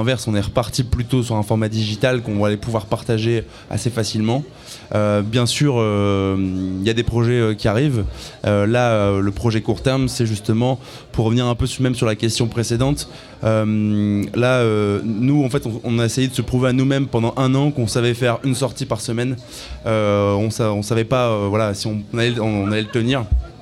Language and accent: French; Lille, Hauts-de-France, France; de dire vraiment qu'on vient d'ici, on vient de Lille